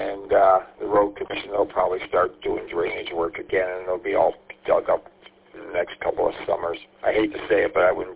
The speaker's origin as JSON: {"language": "English", "town": "St. Clair Shores", "region": "Michigan", "country": "United States", "tie": "born or raised there", "said": "my hometown of St. Clair Shores, they've invested a ton of money in front of City Hall."}